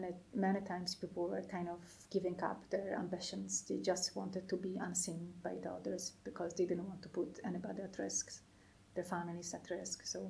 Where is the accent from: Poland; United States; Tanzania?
Poland; southeast; English is a second language; So I was born in Poland, in a small town in the southeast of Poland. And it was, in general, it was a very happy childhood.